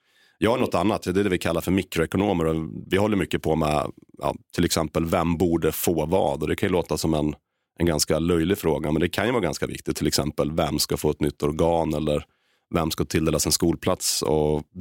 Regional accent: Västerås, Västmanland County, Sweden; Så för det första så är jag inte från Haparanda. Jag är uppväxt i Västerås.

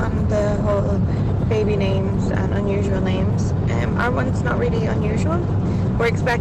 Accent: South Africa; just because being South African

